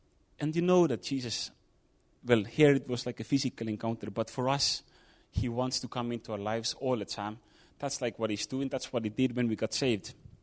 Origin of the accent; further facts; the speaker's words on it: Estonia; English is a second language; I'm from Estonia. I came from Estonia, that's what I wanted to say.